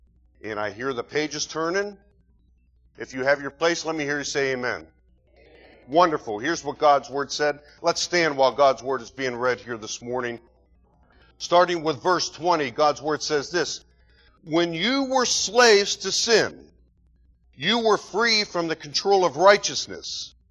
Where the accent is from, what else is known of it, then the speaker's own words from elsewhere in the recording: Pittsburgh, Pennsylvania, United States; moved away as an adult; now in Virginia, United States; I was born in 1953 in Pittsburgh, Pennsylvania. That makes me 56 years old. I'll be 57 in November. I moved here to Virginia in 1973. I do consider myself a Southerner.